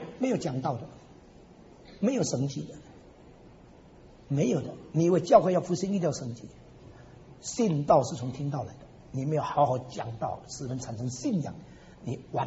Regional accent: Xiamen, Fujian, China; moved away; 前两年我回到厦门去，不是前年，去年，因为我五十年离开我的家乡没有回去过，所以故意到了1999年，我离开厦门五十年那一年

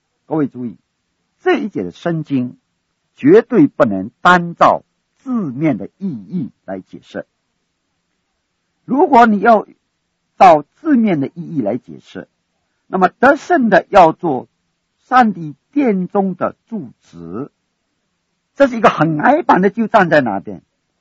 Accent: China; 我们中国人的粮食主要是米饭还是麦，就不是面包。

